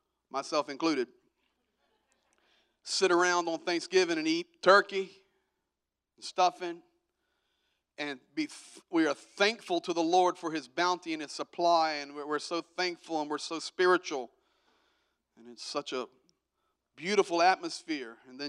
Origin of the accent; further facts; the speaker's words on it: Virginia, United States; now in Pittsburgh, United States; I'm originally from Virginia. I live now in Yankee Land up there north of Pittsburgh.